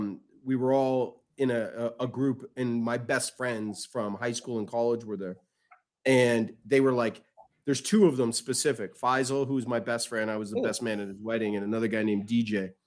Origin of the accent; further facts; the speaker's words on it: Toronto, Ontario, Canada; picks, born in Toronto, born and raised in Toronto.